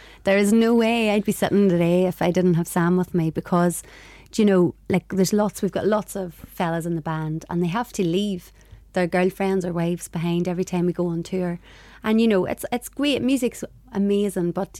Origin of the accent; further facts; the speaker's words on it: Dungiven, Northern Ireland, United Kingdom; I'm from Dungiven, and like lots of the boys and girls that I grew up with there at school